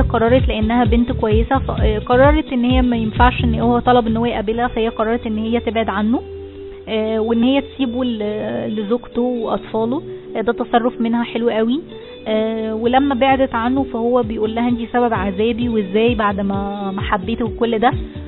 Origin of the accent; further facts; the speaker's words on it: Alexandria, Alexandria Governorate, Egypt; انا من اسكندرية وخطيبي من القاهرة،